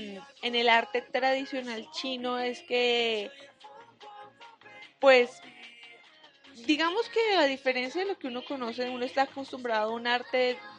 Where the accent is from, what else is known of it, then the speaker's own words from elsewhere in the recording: Colombia; hay algo que compartimos como colombianos con los chinos